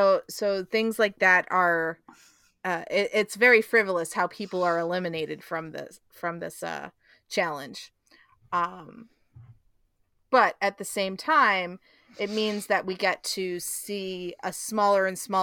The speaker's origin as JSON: {"language": "English", "country": "United States", "said": "That may just be a I'm an American and, you know, privacy is a thing."}